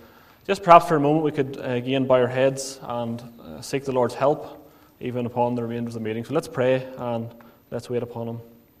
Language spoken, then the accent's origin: English; Craigavon, Northern Ireland, United Kingdom; also born or lived in Lurgan; I was born in County Armagh. I spent the majority of my life living in the areas of Craigavon and Lurgan. And you may be aware, you may not be, but I wasn't brought up in a Christian home, but I was raised as a Roman Catholic.